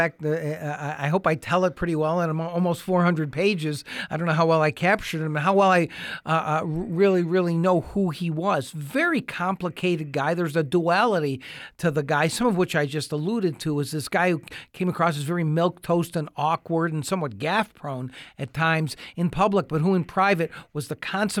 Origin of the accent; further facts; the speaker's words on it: Buffalo, New York, United States; See, I'm from Buffalo, New York, and I thought I'd be out in Vegas for couple of years max